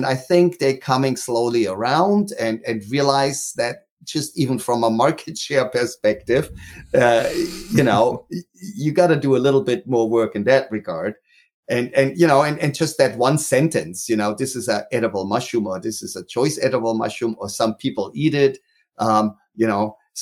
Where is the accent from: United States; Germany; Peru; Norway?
Germany; Munich, Bavaria; growing up in Munich, Germany, and then Chernobyl happened when I was, 23 or so.